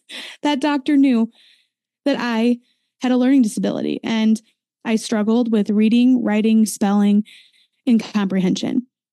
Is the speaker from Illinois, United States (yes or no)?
no; Wisconsin, United States; But I am an American. I grew up in a tiny little town of Wisconsin.